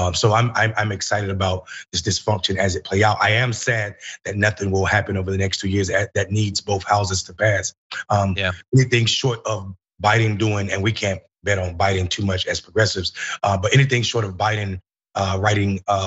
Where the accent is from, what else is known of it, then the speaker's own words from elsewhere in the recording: Enfield, North Carolina, United States; And also, I am from North Carolina, a swamp town. Enfield, my town, is built on a swamp.